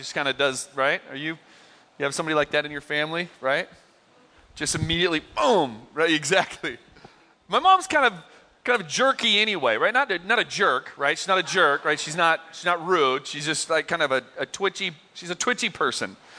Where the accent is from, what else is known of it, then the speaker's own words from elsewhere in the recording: Oregon, United States; I grew up in Southern Oregon. Some of you know this.